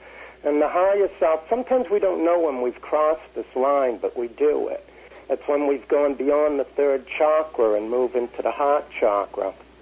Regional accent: Groton, Massachusetts, United States; I'm from the East Coast, Groton, Massachusetts.

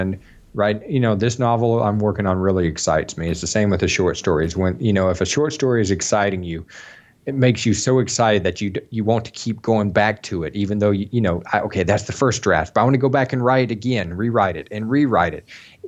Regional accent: Wetumpka, Alabama, United States; I grew up in central Alabama near Wetumpka. That's near Montgomery.

